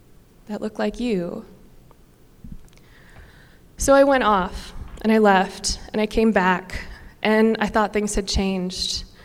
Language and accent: English; Fergus Falls, Minnesota, United States; I grew up in Fergus Falls.